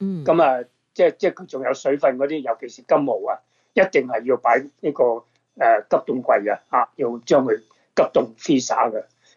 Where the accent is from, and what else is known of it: China